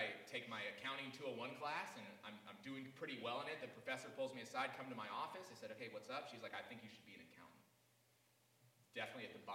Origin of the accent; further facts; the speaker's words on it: Virginia, United States; I was from Virginia. I went to UT Knoxville, go Vols.